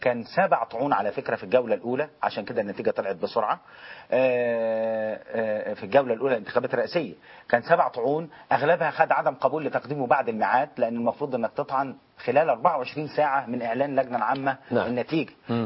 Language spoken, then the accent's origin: Arabic; Egypt; لا انا مصري.